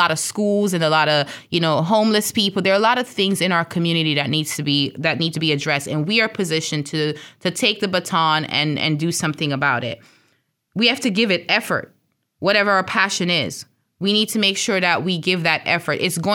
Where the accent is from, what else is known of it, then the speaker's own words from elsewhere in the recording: Jamaica; You know, the country that I'm from, you know, I'm from Jamaica.